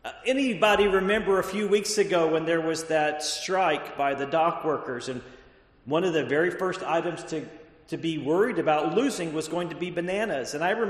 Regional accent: Texas, United States; I come from Texas. I think about myself as Texas not necessarily being part of the heartland, because it is it's a Gulf state.

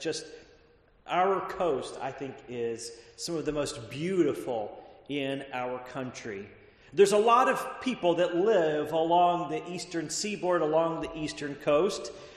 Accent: Texas, United States; I come from Texas. I think about myself as Texas not necessarily being part of the heartland, because it is it's a Gulf state.

